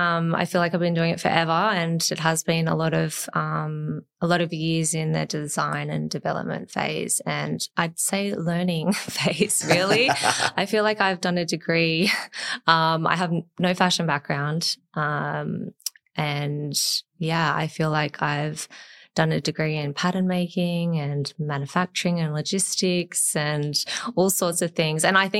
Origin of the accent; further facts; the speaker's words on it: Rosebery, New South Wales, Australia; I grew up in Rosebery. I went to school in Darlinghurst. Yeah. And, spent a lot of time around like the eastern suburbs.